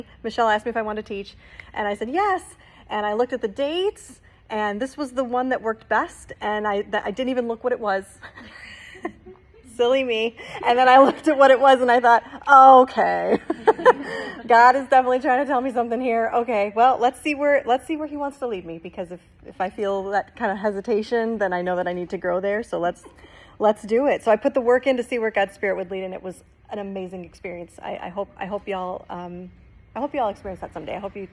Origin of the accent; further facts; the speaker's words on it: Wisconsin, United States; I'm from a very small town. We had a lot of family friends that were police officers. I'm from Wisconsin. If you don't know, I'll probably say some words that sound like I'm from Canada.